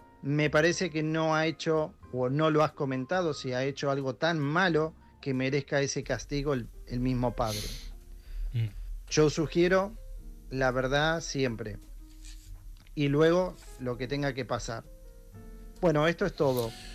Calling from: Girona, Catalonia, Spain; de Girona

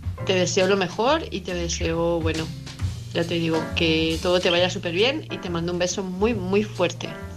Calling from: Palma de Mallorca, Balearic Islands, Spain; de Palma de Mallorca

